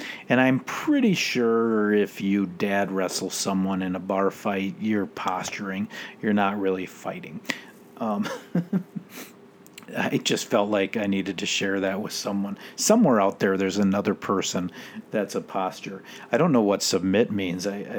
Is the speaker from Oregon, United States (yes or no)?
no; Edina, Minnesota, United States; I'm from Edina, so I when I get in a fight, it's more like dad wrestling.